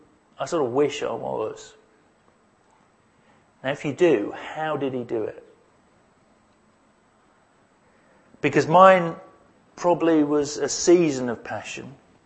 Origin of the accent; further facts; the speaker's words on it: United Kingdom; I'm British, so I don't do emotion.